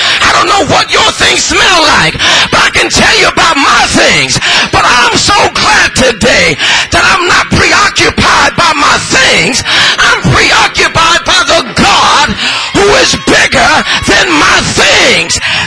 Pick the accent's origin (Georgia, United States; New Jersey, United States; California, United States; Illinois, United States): California, United States; Los Angeles; the old preachers where I grew up in Holy Light and in Los Angeles used to say